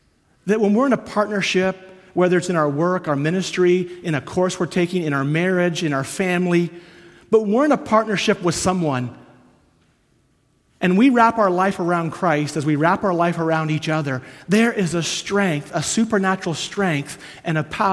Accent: Canada; So of course, growing up on the Canadian farm, you know, we had tools.

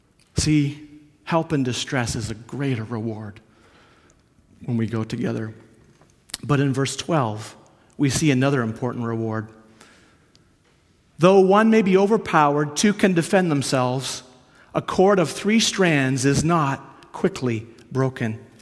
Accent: Canada; So of course, growing up on the Canadian farm, you know, we had tools.

